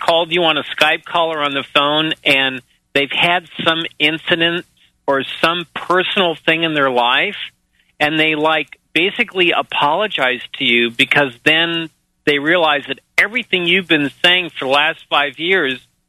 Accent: United States; now in New Zealand; as an American living in New Zealand, the biggest thing that shocked me is the way they are slamming through this Trans-Pacific Partnership Agreement

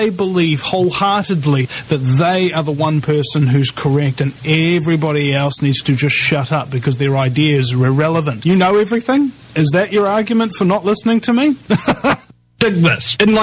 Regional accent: New Zealand; Yes, I know I'm a New Zealander

